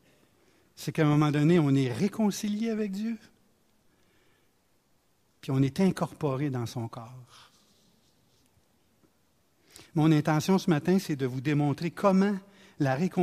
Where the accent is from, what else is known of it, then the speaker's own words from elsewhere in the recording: Quebec, Canada; je viens du Québec, puis les églises sont vides, là.